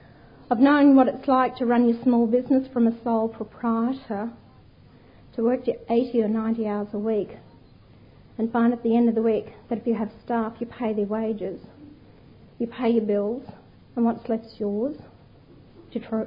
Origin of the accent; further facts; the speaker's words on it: Queensland, Australia; considering I'm a Queenslander.